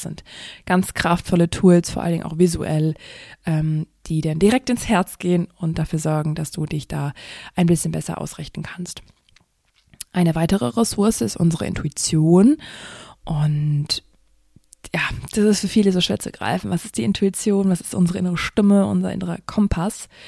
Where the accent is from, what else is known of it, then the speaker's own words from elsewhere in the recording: Harz, Germany; Ich komme ja aus dem Harz, also eigentlich ziemlich in der Natur verbunden